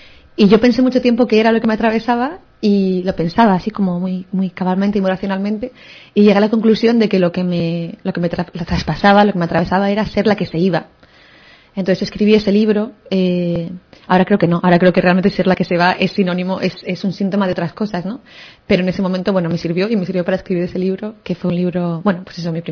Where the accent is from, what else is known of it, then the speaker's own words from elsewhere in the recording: Bilbao, Basque Country, Spain; moved away as an adult; also born or lived in Paris; yo me fui de Bilbao, yo hice la carrera aquí en Deusto, y después me fui justo cuando terminé.